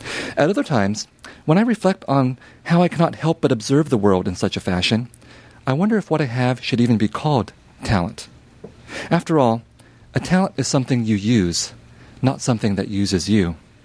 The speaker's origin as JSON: {"language": "English", "town": "San Jose", "region": "California", "country": "United States", "tie": "born or raised there", "said": "I was growing up in San Jose, California during the 1980s, and I would go to these Vietnamese community celebrations"}